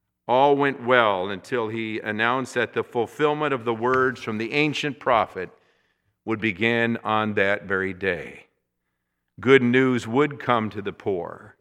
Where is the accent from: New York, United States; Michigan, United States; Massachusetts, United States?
Michigan, United States; Union City; when I preached the message in my hometown, at least where I went to high school, in Union City, Michigan, on the occasion of my 20th high school reunion.